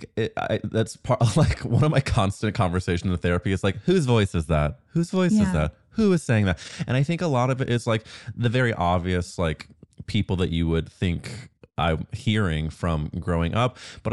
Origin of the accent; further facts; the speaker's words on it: Missouri, United States; I think a lot of it, of course, is like being gay, growing up in Missouri.